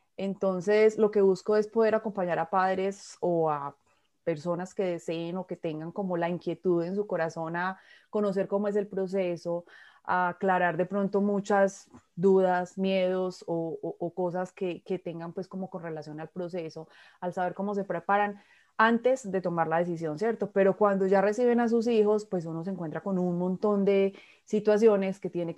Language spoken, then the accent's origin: Spanish; Colombia; born there; Yo nací en Colombia y vivo actualmente en Colombia.